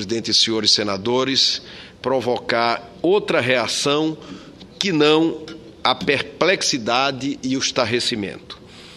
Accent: Alagoas, Brazil; Para nós nordestinos e, infelizmente, para mim, como alagoano

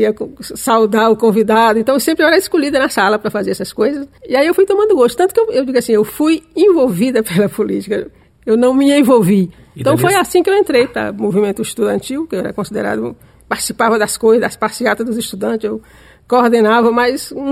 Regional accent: União, Piauí, Brazil; Não, eu sou de União, a cidade da região metropolitana, fica a 60 quilômetros de Teresina.

